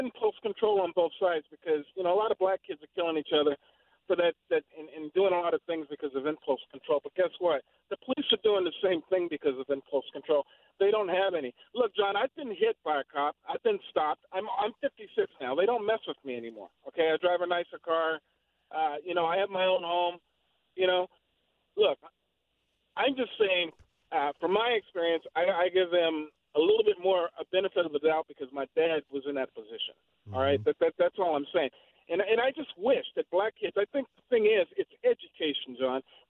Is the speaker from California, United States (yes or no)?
yes; East Palo Alto, California, United States; now in San Jose, United States; as a black American, I grew up in East Palo Alto. I was born at Herrick in Oakland, but grew up until I was 12 before I moved to San Jose in East Palo Alto.